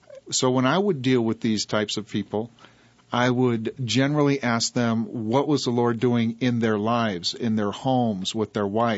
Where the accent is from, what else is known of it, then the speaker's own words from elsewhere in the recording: West Coast, United States; And so we've got these kids with long hair and tattoos and stuff that I grew up with on the West Coast.